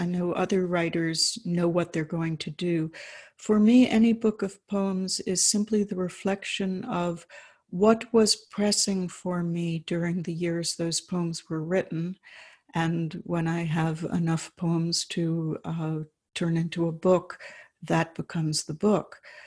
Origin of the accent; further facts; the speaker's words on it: New York City, New York, United States; And, you know, I grew up in New York City. It was a world of concrete.